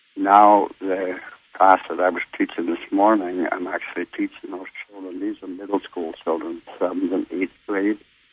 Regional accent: Scotland, United Kingdom; born there; I was born in Scotland

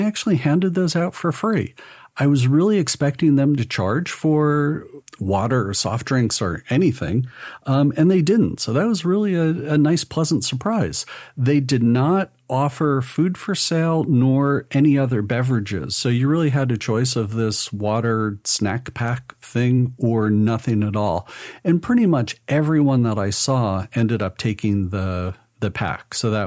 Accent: New Jersey, United States; Sorry, I'm from New Jersey, so I get to make fun of them.

